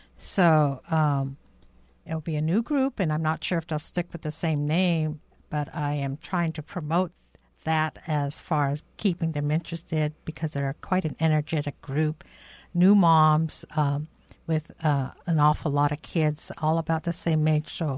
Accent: Petersburg, Alaska, United States; born there; I was born here in Petersburg and will be here forever.

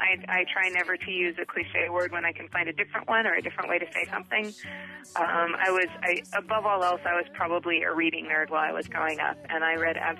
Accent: Washington, United States; I grew up in Washington, and my family was musical and artistic.

